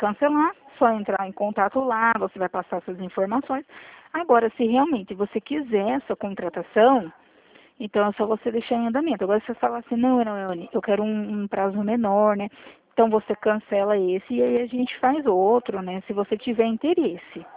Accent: São Paulo, Brazil; eu sou aqui de São Paulo

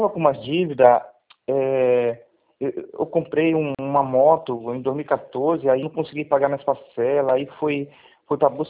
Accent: Porto Velho, Rondônia, Brazil; eu sou aqui de Porto Velho, Rondônia.

